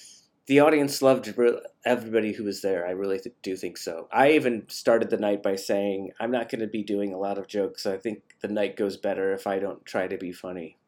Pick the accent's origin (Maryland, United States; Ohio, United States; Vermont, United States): Ohio, United States; Cleveland; now in Louisville, United States; As somebody who I moved here years ago from Cleveland, Ohio, kind of the same region, not really, but a little bit.